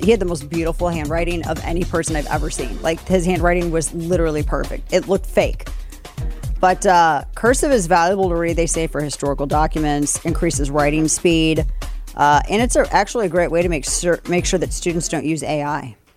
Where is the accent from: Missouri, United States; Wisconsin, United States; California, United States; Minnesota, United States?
Missouri, United States; In my hometown of Missouri, guess which two cities drive the homicide rate for illegal possession of firearms?